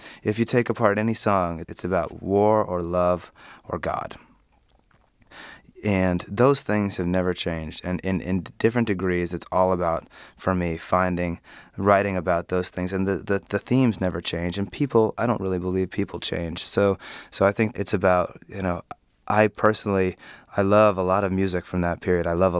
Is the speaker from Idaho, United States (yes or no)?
yes; Idaho, United States; also born or lived in Ohio / Boston; I started playing open mics when I was 22 in the Boston area. I moved out from Idaho to Ohio and then to Boston.